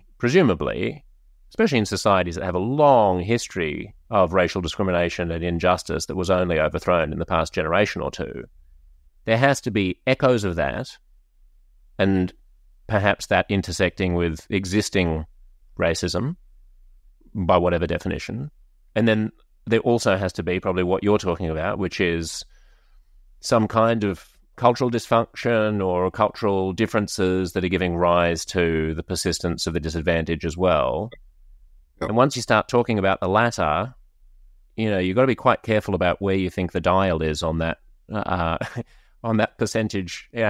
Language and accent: English; Australia; As an Australian